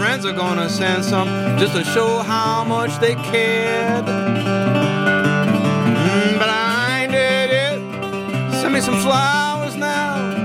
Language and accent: English; Austin, Minnesota, United States; now in Duluth, United States; I grew up in Austin, Minnesota. I moved to Minneapolis, and I love Minneapolis. But when I moved to Duluth in the late 90s